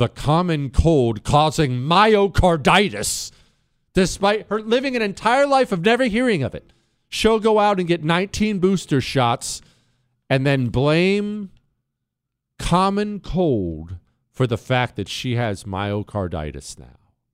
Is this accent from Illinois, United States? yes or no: no; Ohio, United States; one of my close relatives is a hardcore Bengals fan because, you know, I grew up in Ohio.